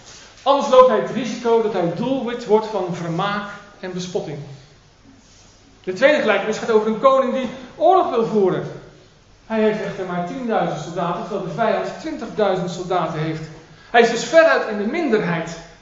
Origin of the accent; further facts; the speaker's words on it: Netherlands; Weet u, als Nederlanders zijn wij bekend om onze prijsbewustheid.